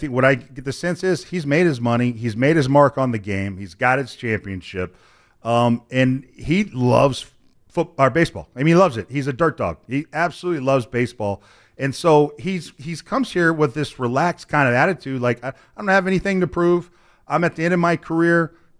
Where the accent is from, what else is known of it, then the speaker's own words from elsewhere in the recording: Houston, Texas, United States; I'm an Astros fan. I came from Houston. That's my hometown.